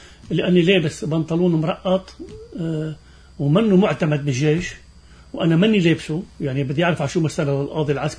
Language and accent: Arabic; South Governorate, Lebanon; أنا خير من الجنوب وبعرف ابن الجنوب كيف بفكر